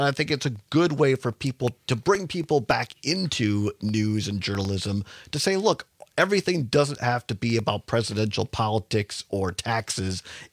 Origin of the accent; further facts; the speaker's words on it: Richland Center, Wisconsin, United States; and so I come from Southwest Wisconsin, Richland Center.